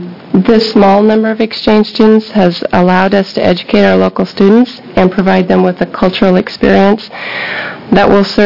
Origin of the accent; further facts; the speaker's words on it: Oregon, United States; I did graduate from Mitchell High School, so I am a Wheeler County girl.